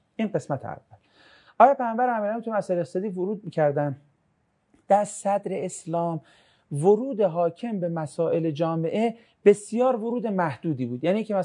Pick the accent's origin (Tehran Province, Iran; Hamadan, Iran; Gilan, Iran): Tehran Province, Iran; Tehran; حالا هر کی یه جایی، ما تهرانیم یه جور گرممونه.